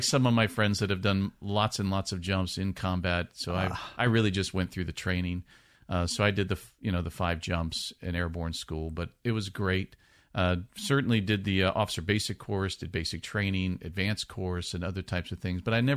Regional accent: North Miami Beach, Florida, United States; I am a Floridian. Okay. I grew up in North Miami Beach. And I moved from North Miami Beach in 1985, went to school in Virginia, Liberty University.

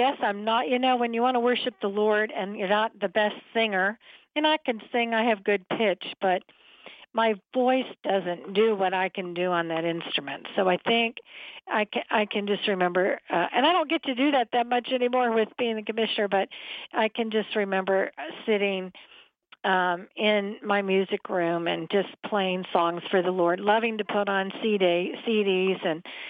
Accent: Minnesota, United States; born there; also born or lived in New York; Well, I was born in Minnesota to very, very young parents. They were 17 and 18. And ultimately, I moved to the state of New York.

